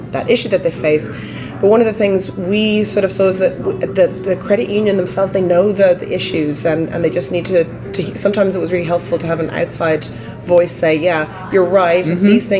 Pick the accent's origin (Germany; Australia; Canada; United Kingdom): Canada; now in United States; and I'm the Canadian blow-in to the American system as well